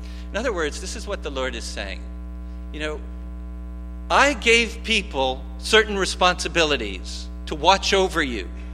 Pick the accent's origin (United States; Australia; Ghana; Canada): Canada; Montreal, Quebec; when I was growing up in Montreal